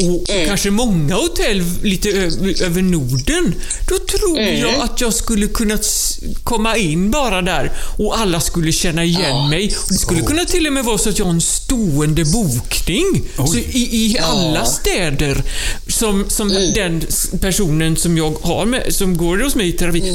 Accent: Partille, Västra Götaland County, Sweden; Nej, jag kommer inte från Hisingstrakten. Det är ju en fin ö att vara på. Men jag kommer från Partille.

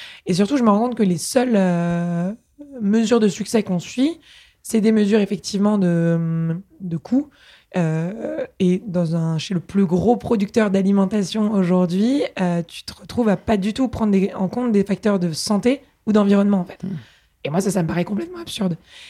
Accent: Paris, Île-de-France, France; moi, je suis née à Paris, j'ai grandi ici. Papa médecin, maman avocat dans le 4e arrondissement.

